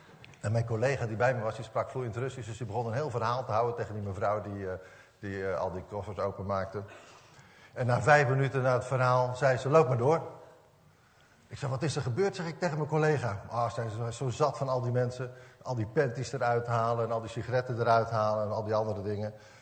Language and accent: Dutch; Netherlands; Ik zeg, ik kom uit Nederland en ik kom wel bijbels brengen.